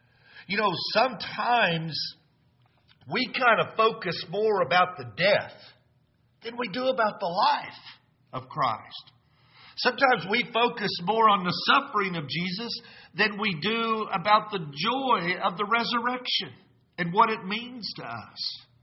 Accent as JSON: {"language": "English", "town": "Noble", "region": "Oklahoma", "country": "United States", "tie": "born or raised there", "said": "I remember growing up in the Lord's Church at Noble, I had some good people to look up to, some great examples. There was a family, there was a couple that lived down the road from me in the big town of Slaughterville, Oklahoma."}